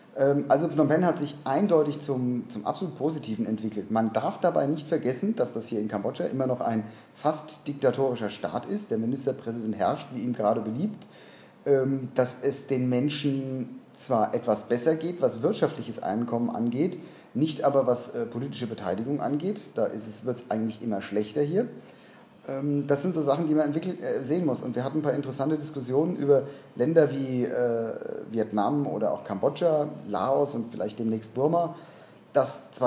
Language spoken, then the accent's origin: German; Germany; moved away; Während so meine Heimatstadt in Deutschland da in 2-3 Jahren gar nichts passiert, passiert es hier innerhalb von Monaten.